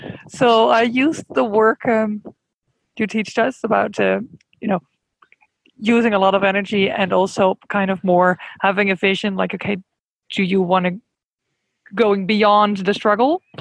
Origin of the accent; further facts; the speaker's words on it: Amsterdam, North Holland, Netherlands; Amsterdam, Holland.